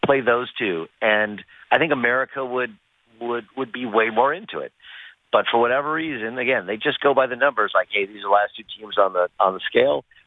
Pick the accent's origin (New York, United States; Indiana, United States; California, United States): California, United States; Los Angeles; I grew up in Los Angeles.